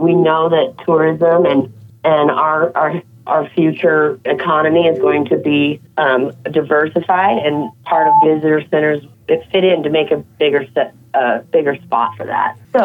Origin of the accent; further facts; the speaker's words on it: Craig, Colorado, United States; it was pretty depressing driving by after growing up in Craig and seeing that really nice little brick building shut down.